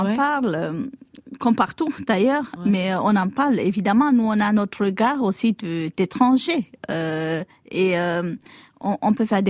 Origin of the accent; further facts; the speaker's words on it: Cameroon; Aujourd'hui, chez nous, au Cameroun, quand une femme va porter plainte pour viol, on commence par lui rire au nez